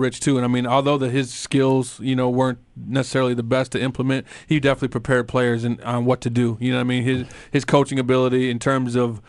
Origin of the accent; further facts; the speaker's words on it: Midwest, United States; I grew up in the Midwest, played in the Big Ten, the real conference.